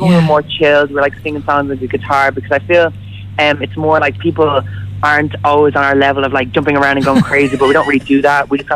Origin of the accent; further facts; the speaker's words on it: Dublin, County Dublin, Ireland; No, we're from Dublin. We've always lived in Dublin our whole life.